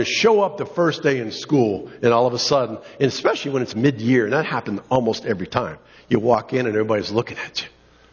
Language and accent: English; United States; I'm thankful, God, that I'm an American, that I can travel anytime that I want to.